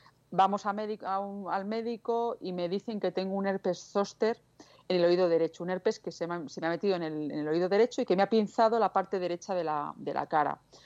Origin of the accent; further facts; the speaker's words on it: Valladolid, Castile and León, Spain; mis padres, que como bien decía, yo soy de Valladolid, venían de Valladolid a recogerme a Madrid